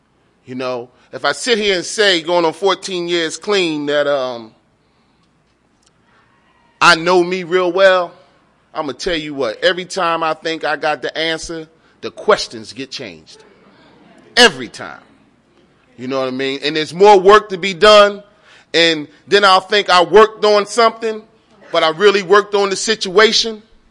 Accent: Philadelphia, Pennsylvania, United States; now in Washington, United States; You know, I'm originally from Philly, right? And I've been in the Washington, D.C. area since 88.

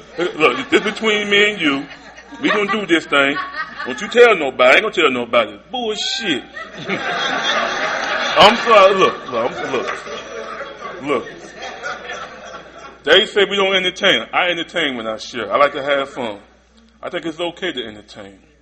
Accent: Goldsboro, North Carolina, United States; born and raised in North Carolina. So a lot of y'all from D.C. might know about Goldsboro, North Carolina, a little small town. That's where I'm from. My grandmama raised me

